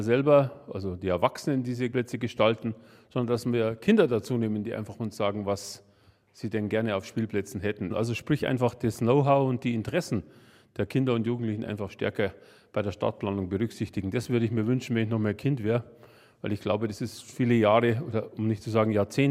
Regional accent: Munich, Bavaria, Germany; aber auch als Oberbürgermeister einfach ganz normal als Münchner.

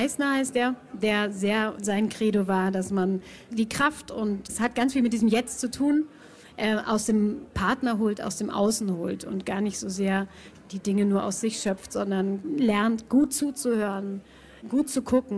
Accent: Bamberg, Bavaria, Germany; ich bin ja Fränkin der ersten Generation, das heißt, meine Eltern kommen nicht aus Franken.

